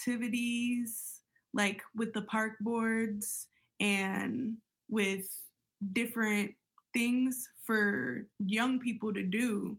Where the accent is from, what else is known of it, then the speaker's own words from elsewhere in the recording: Minneapolis, Minnesota, United States; Yeah, I grew up in North Minneapolis. I graduated from North High School. Yeah, I'm from North.